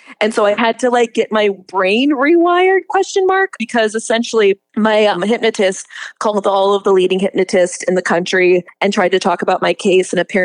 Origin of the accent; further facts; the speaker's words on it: Iowa, United States; But essentially, I'm from Iowa, and so I was on a bus back from a game that got canceled because it was a storm